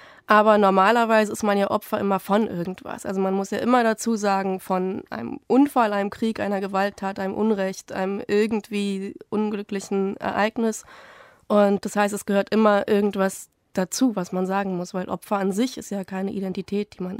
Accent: Berlin, Germany; Also ich bin ja in Neukölln aufgewachsen

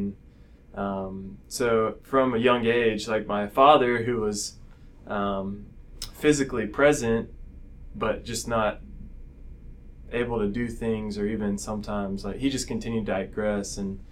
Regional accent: Raleigh, North Carolina, United States; now in Kentucky, United States; I grew up in North Carolina, Raleigh, North Carolina, and have pretty much lived there my whole life till college and moved to Kentucky, which is now I'm here

